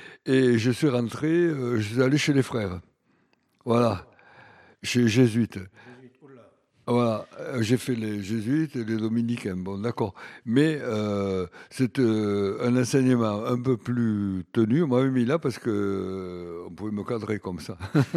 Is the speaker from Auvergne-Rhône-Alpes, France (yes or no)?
no; Carbonne, Occitanie, France; born there; c'est là que je suis né, ici dans la région, je suis né à Carbonne, à Carbonne, dans la Haute-Garonne.